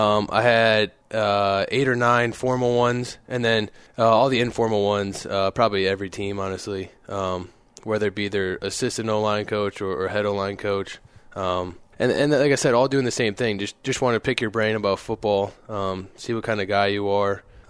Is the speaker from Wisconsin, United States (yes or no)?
no; Illinois, United States; So I was born outside of Chicago.